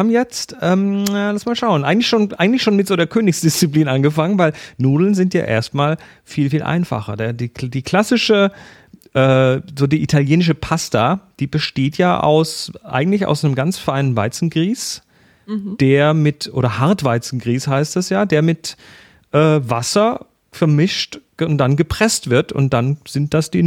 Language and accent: German; Baden-Württemberg, Germany; Wir kommen ja so aus dem Schwabenland, das heißt, für uns sind erstmal die Spätzle ganz interessant.